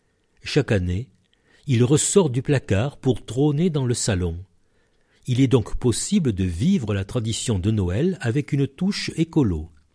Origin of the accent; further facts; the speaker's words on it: Marseille, Provence-Alpes-Côte d'Azur, France; Je suis né à Marseille, dans le quartier de la Pointe Rouge. À l'époque, c'était un village, avec des champs, des chevaux, des vaches. Il y avait même une laiterie près de chez nous.